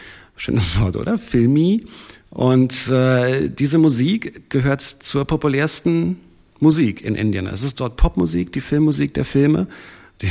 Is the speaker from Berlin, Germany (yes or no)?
yes; Berlin, Germany; im Osten dieses Landes, in dem ich ja auch mittendrin stecke, hier als Berliner